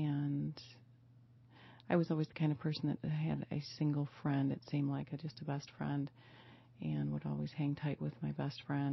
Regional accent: Waterford, Michigan, United States; also born or lived in Indiana; Well, I was born in Indiana, and had three older brothers. I have a sister that's 4 years younger than me. So we lived in Indiana, had a cornfield backyard that we would go back and play in. We moved to Michigan when I was six

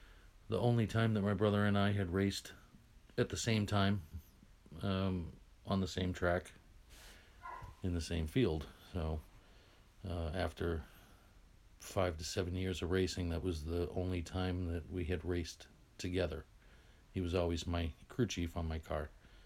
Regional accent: Windham, New Hampshire, United States; also born or lived in Methuen, Massachusetts; I was born in Methuen, Massachusetts. Grew up in Windham, New Hampshire on Canobie Lake. It was about a 2 mile long dead end road, the road that I lived on. So it was very quiet.

